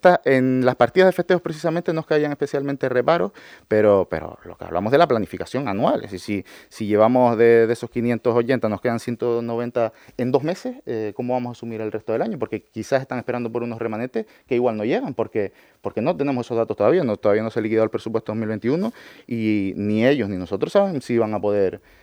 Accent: El Cotillo, Canary Islands, Spain; Yo soy del Cotillo, lo que supone la fiesta del Cotillo para el pueblo es una barbaridad

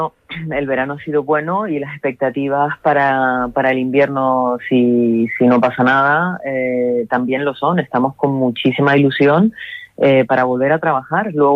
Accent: Canary Islands, Spain; permíteme que me quite ahora el gorro de empresa y hable como canaria

